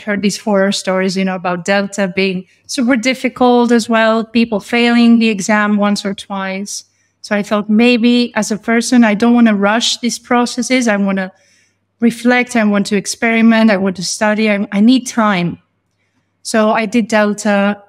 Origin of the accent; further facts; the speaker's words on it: Athens, Attica, Greece; English is a second language; Sure. Well, I'm from Athens, Greece.